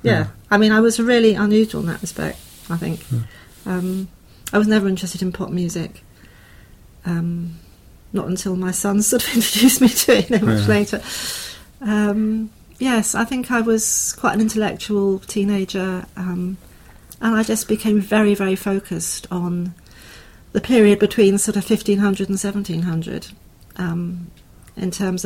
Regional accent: Ashford, South East England, United Kingdom; also born or lived in Chiswick; I was born in Chiswick, and I lived in Ashford, Middlesex. As I grew up, I went to Ashford County Grammar School. I'm an only child.

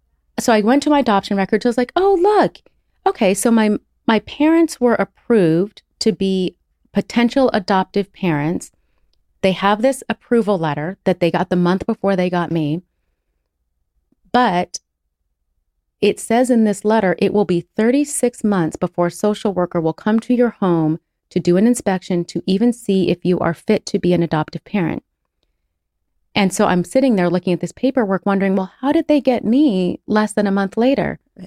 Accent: Monterey, California, United States; born there; I was born on January 6th, 1980, in Monterey, California.

